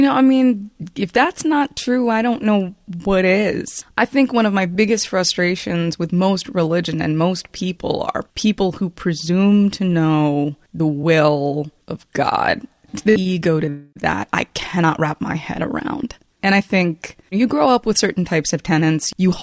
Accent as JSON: {"language": "English", "town": "Randallstown", "region": "Maryland", "country": "United States", "tie": "born or raised there", "also_born_or_lived": "Owings Mills / Catonsville", "said": "So I grew up in a town called Randallstown, which is right along the city-county line. Moved out to Owings Mills in my teenage years, and then lived in Catonsville, right on the city-county line."}